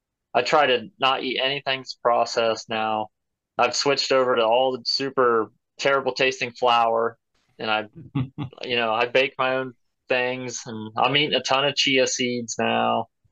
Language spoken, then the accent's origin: English; Ohio, United States; like I'm from Northwest Ohio. And there was a glacier that rolled through here like years and years ago. It's completely flat.